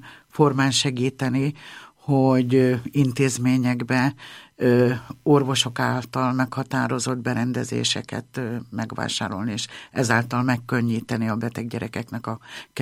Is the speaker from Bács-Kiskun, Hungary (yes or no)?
no; Jász-Nagykun-Szolnok, Hungary; Vidéken, Szolnok megyei vagyok, Alföldön nőttem fel, és nagy családban, 5 voltunk testvérek